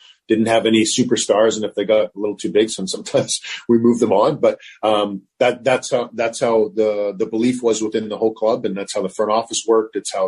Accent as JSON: {"language": "English", "country": "Canada", "lives_now": "United States", "said": "And listen, I'm Canadian. It took me a while to get used to it down here too."}